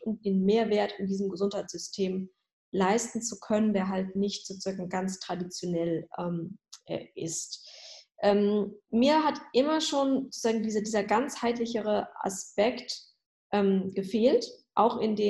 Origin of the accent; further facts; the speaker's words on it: Mülheim an der Ruhr, North Rhine-Westphalia, Germany; Ich bin 32 Jahre alt, ich bin geboren in Mülheim an der Ruhr, dort auch aufgewachsen.